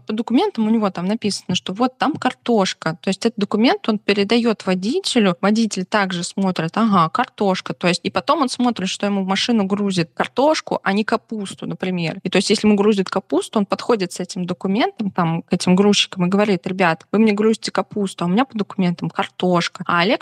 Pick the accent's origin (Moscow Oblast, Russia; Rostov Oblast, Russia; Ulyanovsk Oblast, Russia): Ulyanovsk Oblast, Russia; Ulyanovsk; Мне 29 лет. На данный момент я проживаю в городе Ульяновск. Это мой родной город, где я и Олег, мы здесь родились.